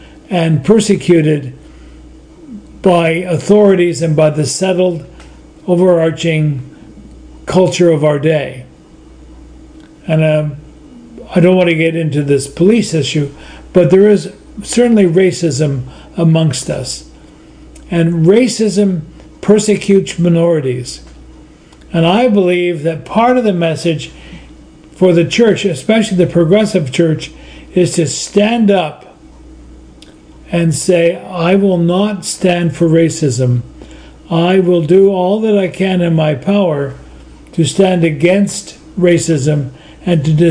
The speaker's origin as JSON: {"language": "English", "country": "Canada", "tie": "born there", "said": "I'm born in Canada. I'm born white. I'm born English. And I'm a priest."}